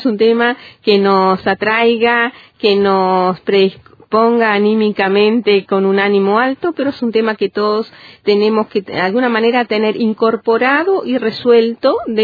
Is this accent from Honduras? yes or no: no; Uruguay; Nosotros somos, como ciudadanía uruguaya, los que tenemos que influenciar a nuestros representantes